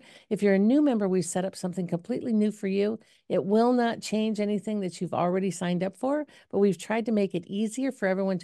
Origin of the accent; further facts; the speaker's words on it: Cleveland, Ohio, United States; I'm from Cleveland.